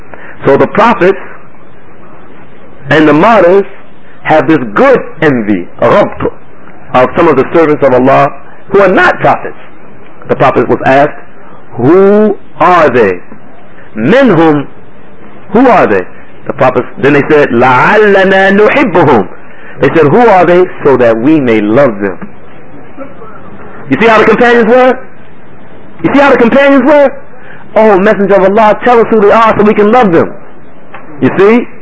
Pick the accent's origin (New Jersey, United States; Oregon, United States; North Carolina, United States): New Jersey, United States; Newark; When we grew up in Baxter Terrace Projects, he used to bully me.